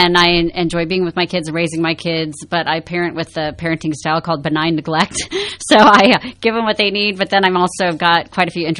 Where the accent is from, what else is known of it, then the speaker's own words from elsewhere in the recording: Iowa, United States; born there; also born or lived in California; Yeah, well, I was born in Iowa. I've lived in 8 different states. So we moved most recently from California, been here 10 years, but I've lived all over.